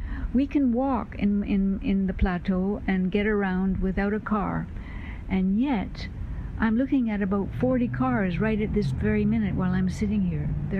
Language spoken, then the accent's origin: English; Windsor, Ontario, Canada; born there; I was born in Windsor, Ontario. We would go downtown. We lived on Church Street.